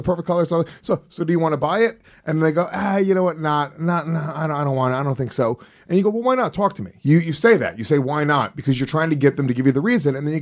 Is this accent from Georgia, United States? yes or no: no; New Jersey, United States; So I chime in. I was like, oh, I'm from Jersey.